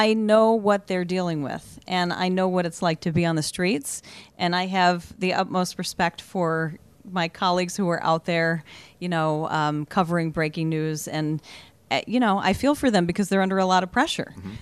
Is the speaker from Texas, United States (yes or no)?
no; Cleveland, Ohio, United States; born there; I was born in Cleveland.